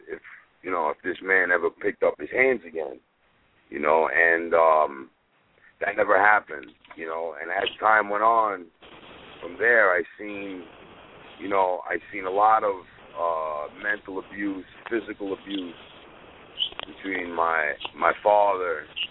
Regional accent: Bayside, New York, United States; also born or lived in Brooklyn / Manhattan / Staten Island; I'm from Bayside, Queens. I pretty much grew up in all the boroughs, in every borough, Queens, New York, Brooklyn, Manhattan, Staten Island.

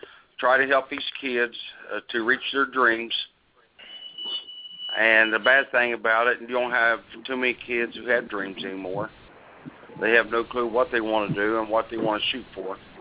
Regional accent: Portsmouth, Ohio, United States; I'm from Ohio, Portsmouth, Ohio, and I work with the kids.

